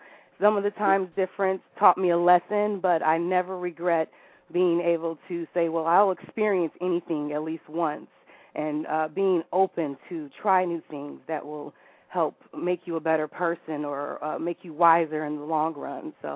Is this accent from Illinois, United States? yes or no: yes; Chicago, Illinois, United States; now in Atlanta, United States; But, yeah, I'm originally from Chicago, went to New York for a little bit, went to Syracuse University and got my first degree, and then came down to Atlanta and got my second degree and been holding down the ATL ever since.